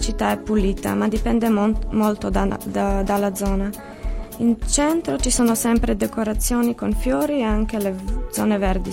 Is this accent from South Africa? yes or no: no; Ljubljana, Slovenia; Italian is a second language; now in Cagliari, Italy; Da Ljubljana, Slovenia.